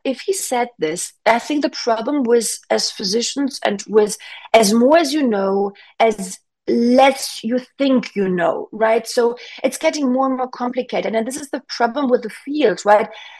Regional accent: Switzerland; I'm from Switzerland.

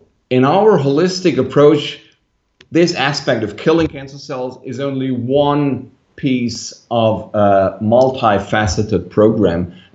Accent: Germany; because German law allows physicians in my home country to use drugs on single prescriptions

